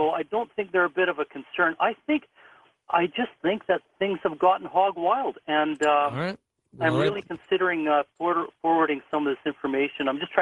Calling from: Canada; I'm calling you from Canada. I've got 20 years experience on the biggest pipeline in the world up here in Canada.

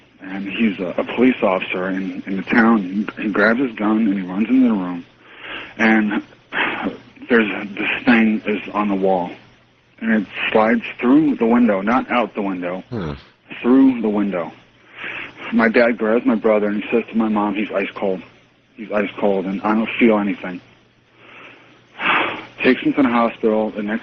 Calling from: Fairborn, Ohio, United States; I'm calling from Fairborn, Ohio.

